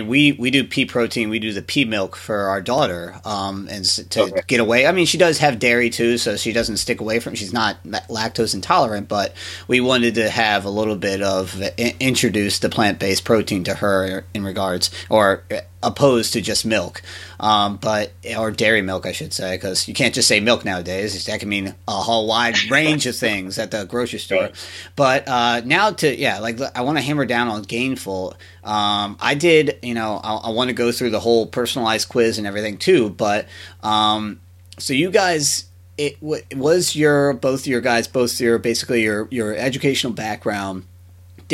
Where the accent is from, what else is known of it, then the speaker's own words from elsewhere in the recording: Maryland, United States; I grew up in Maryland, so that was something that was very close to me, and we went to a couple of lacrosse camps there.